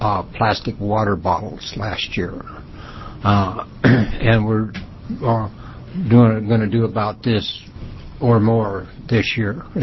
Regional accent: Mill City, Oregon, United States; I'm from Mill City, Oregon

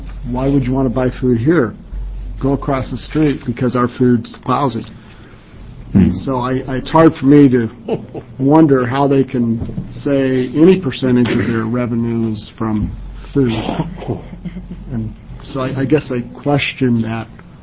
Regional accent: Oregon, United States; I'm from Southern Oregon

